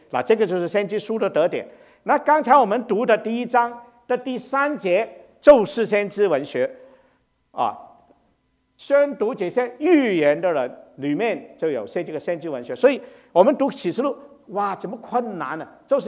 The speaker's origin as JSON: {"language": "Chinese", "country": "China", "said": "当我们中国人我说圣旨你就明白了"}